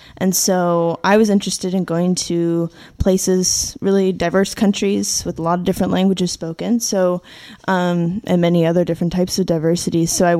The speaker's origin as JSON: {"language": "English", "town": "Seattle", "region": "Washington", "country": "United States", "tie": "born or raised there", "said": "I'd always been a storyteller growing up as a kid. I grew up near Seattle, Washington."}